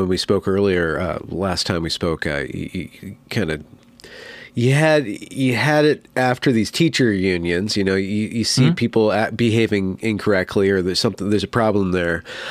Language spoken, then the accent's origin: English; California, United States; Well, I'm in Western Washington, but I'm from California.